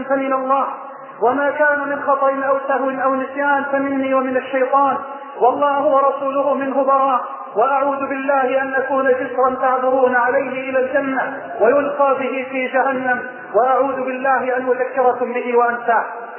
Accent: Egypt; بلدنا مصر

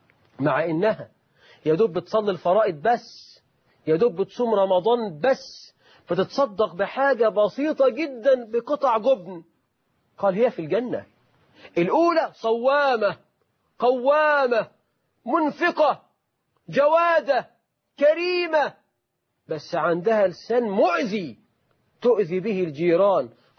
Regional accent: Egypt; وإحنا في أمثالنا كمصريين

